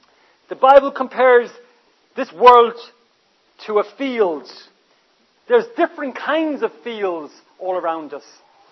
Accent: Ireland; when I was growing up in Ireland, I lived about a mile away from my school.

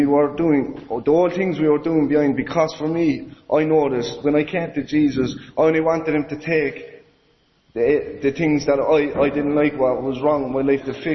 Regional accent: Ballincollig, Munster, Ireland; now in Dublin, Ireland; So I'm from Cork and I'm from Ballincollig. I'm up in Dublin at the moment

